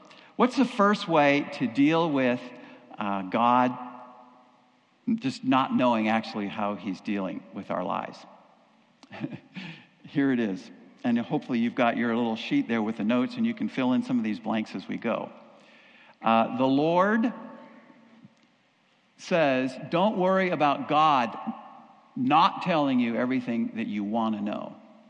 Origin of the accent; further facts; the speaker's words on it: Castro Valley, California, United States; also born or lived in Hayward, United States; I grew up in Castor Valley, Hayward, right up the bay here.